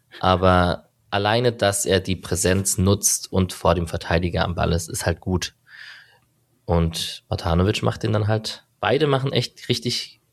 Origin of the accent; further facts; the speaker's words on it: Sweden; Also ich bin in Schweden aufgewachsen